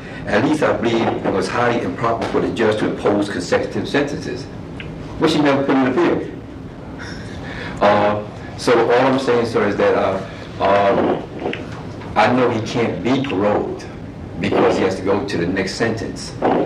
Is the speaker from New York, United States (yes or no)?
yes; New York City, New York, United States; I'm the second son of seven boys and no girls, one mother, one father, born and raised in New York City. And I've been working and living in Arizona for the past 43 years